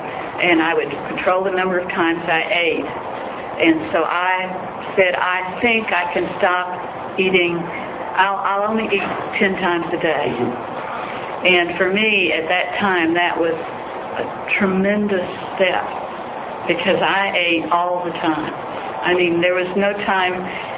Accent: College Station, Texas, United States; from College Station.

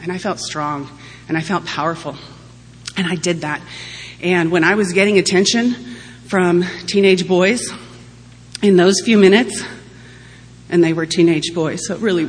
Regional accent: Texas, United States; born or raised there

